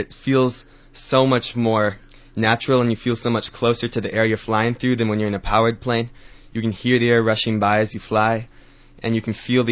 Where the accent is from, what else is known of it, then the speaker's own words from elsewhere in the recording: Northfield, United States; Yeah, I'm from Northfield.